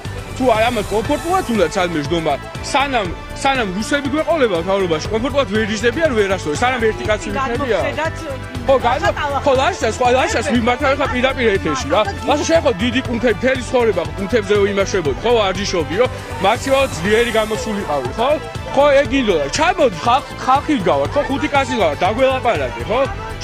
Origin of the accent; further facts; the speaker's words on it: Gagra, Abkhazia, Georgia; მე ვცხოვრობ გაგრიდან ვარ და მეც მიდა სახლში წავიდა